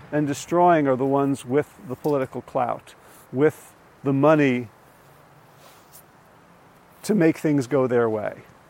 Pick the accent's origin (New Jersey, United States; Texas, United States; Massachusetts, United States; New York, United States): New Jersey, United States; threats to in where I grew up in North Jersey